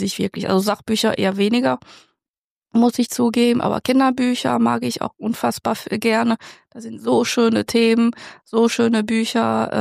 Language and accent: German; France; German is a second language; moved away as an adult; now in Germany; Ich komme aus Frankreich. Ich lebe seit 98 hier in Deutschland.